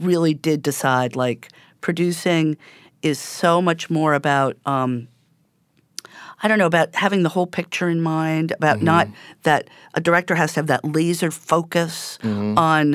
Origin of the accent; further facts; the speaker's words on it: New York City, New York, United States; I grew up in New York City. Mm-hmm. I grew up at a time where there were a lot of movie theaters.